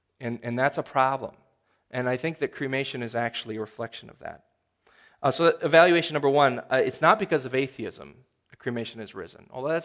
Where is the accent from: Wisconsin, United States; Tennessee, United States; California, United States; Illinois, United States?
Wisconsin, United States; Monroe; the funeral home in town where I grew up in Monroe, Wisconsin, I remember this as a kid.